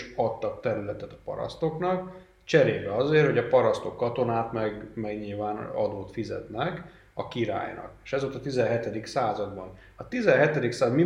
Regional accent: Székesfehérvár, Fejér, Hungary; a Székesfehérvár, ahonnan én származom, Európa egyik első kőfalú városa volt. Tehát kőfallal körülvett város Magyarország közepén.

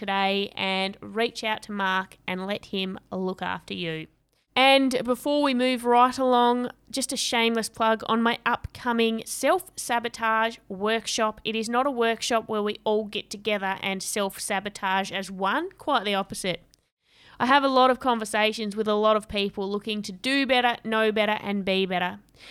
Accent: Australia; accent: Australian; getting his dose of my Aussie accent.

